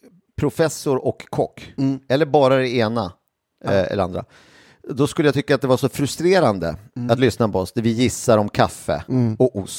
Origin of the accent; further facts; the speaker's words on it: Sweden; nej, det var bara jag som var svensk och så var bara japaner.